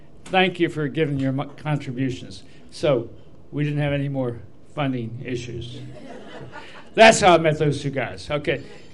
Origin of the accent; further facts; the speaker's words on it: Maryland, United States; also born or lived in Virginia; I grew up in Havre de Grace. Well, I was born in Havre de Grace and grew up in Maryland and Virginia and all over the place.